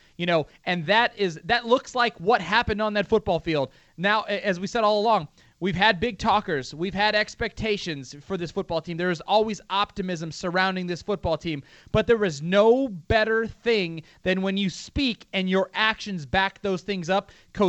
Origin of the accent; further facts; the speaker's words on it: Ohio, United States; having never played for the Cleveland Browns, but growing up in Northeast Ohio, you're always a Browns fan.